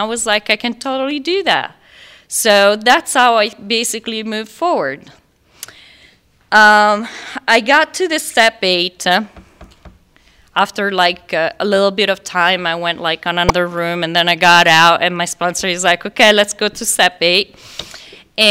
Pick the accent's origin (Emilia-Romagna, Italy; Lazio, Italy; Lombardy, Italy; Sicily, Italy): Lazio, Italy; Rome; I don't know if everybody knows, but I'm from Rome, Italy. And my church was the Vatican. So I had, growing up, I had a resentment